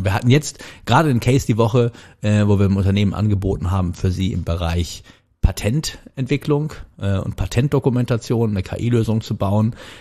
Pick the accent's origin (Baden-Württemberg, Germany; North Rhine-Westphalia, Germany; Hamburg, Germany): North Rhine-Westphalia, Germany; Cologne; Ich bin oder? Ja gebürtiger Kölner